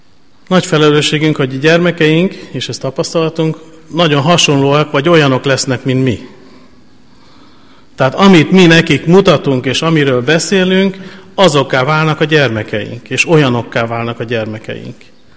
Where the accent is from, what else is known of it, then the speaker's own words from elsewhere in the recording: Tarpa, Szabolcs-Szatmár-Bereg, Hungary; amikor én tarpai vagyok egyébként, onnan ott születtem, illetve Vásárosnaményben, de ez most nem lényeges. Lényeg az, hogy vidéki gyerek voltam